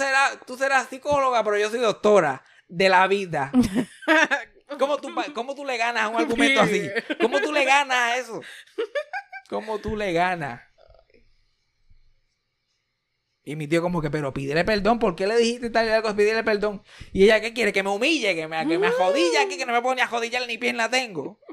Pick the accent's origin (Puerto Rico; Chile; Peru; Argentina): Puerto Rico; No somos una familia puertorriqueña súper normal.